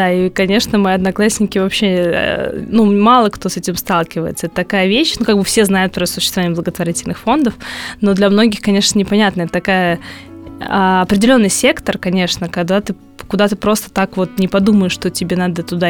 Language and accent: Russian; Moscow Oblast, Russia; born there; Родилась я в Московской области, и чисто случайно я оказалась в Тверской области